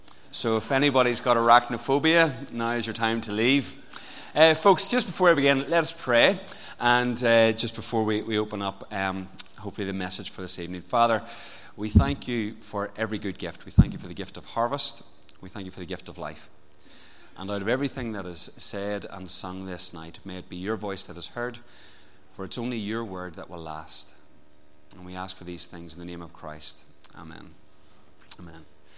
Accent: Portadown, Northern Ireland, United Kingdom; I am from Portadown.

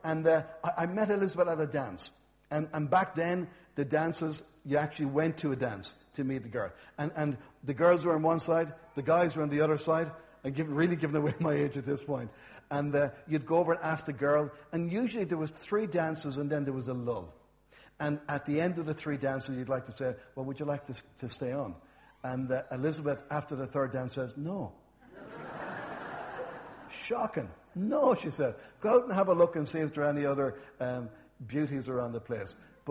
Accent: Enniscorthy, Leinster, Ireland; born there; So I was born in Enniscorthy. I have 8 sisters and 3 brothers.

